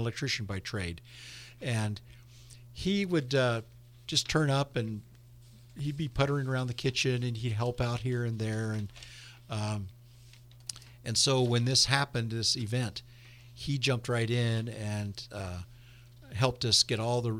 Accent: California, United States; also born or lived in Georgia; I tell everybody else that I'm from Southern California, but my wife is the Southerner.

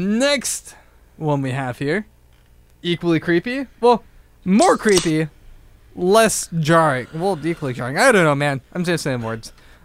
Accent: Puyallup, Washington, United States; I'm from Puyallup, so people are always just like, is it Puyallup?

